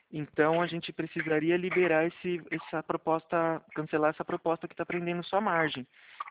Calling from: São Roque, São Paulo, Brazil; Eu falo de São Roque, interior de São Paulo.

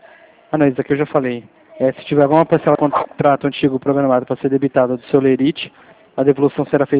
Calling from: Presidente Prudente, São Paulo, Brazil; De Presidente Prudente.

